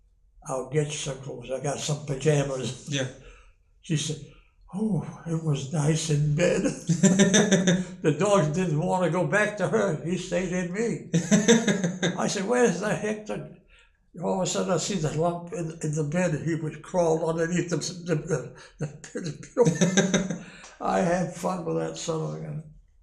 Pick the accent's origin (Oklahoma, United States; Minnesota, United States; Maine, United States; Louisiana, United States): Maine, United States; Waterville; born there; I was born in Waterville, Maine. In Waterville. That's where I was born, 1922.